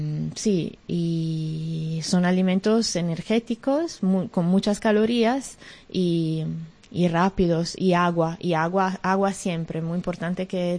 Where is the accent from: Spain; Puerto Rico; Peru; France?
France; Spanish is a second language; Sí, soy francesa.